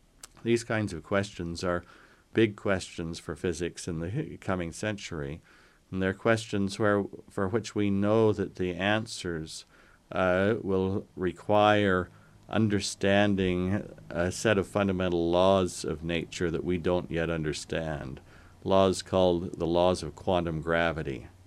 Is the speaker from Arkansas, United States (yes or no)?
no; Logan, Utah, United States; But all of that came from my childhood growing up in Logan.